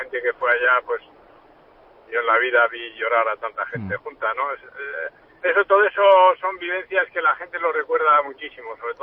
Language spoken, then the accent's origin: Spanish; San Sebastián, Basque Country, Spain; also born or lived in Pamplona; Yo nací en Pamplona, lo que pasa es que muy jovencito fiché por la Real y he hecho toda mi vida en San Sebastián